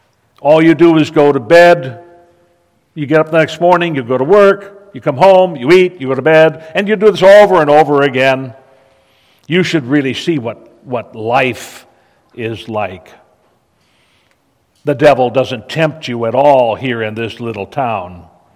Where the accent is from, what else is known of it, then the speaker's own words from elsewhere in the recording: Linden, United States; I had a little key fob when I was growing up in Linden. It said, "Linden. Population 3,264.